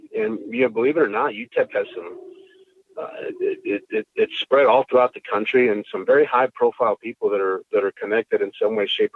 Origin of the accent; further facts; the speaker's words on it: San Antonio, Texas, United States; now in El Paso, United States; You know, I'll always be from San Antonio because that was my hometown. But I love El Paso.